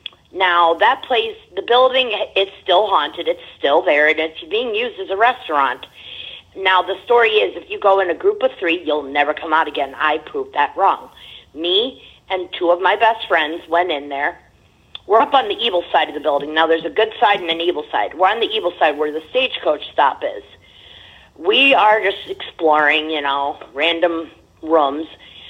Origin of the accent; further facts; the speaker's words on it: Naples, Florida, United States; now in Monroe, United States; Yes, I'm a cheesemaker, but originally from Naples, Florida.